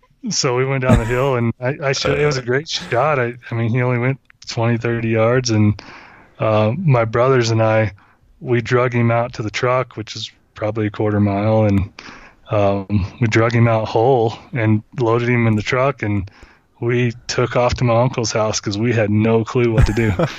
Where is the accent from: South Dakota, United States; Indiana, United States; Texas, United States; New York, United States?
Texas, United States; Crowell; I grew up in North Texas, a little bitty town of Crowell, and we had some javelina, but it was mostly feral hogs.